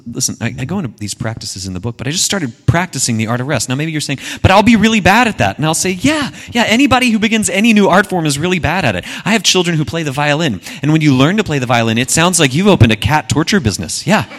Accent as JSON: {"language": "English", "town": "Panama City Beach", "region": "Florida", "country": "United States", "tie": "born or raised there", "said": "I grew up in Panama City Beach, Florida, okay? Panama City Beach is a beachside town. It's absolutely beautiful."}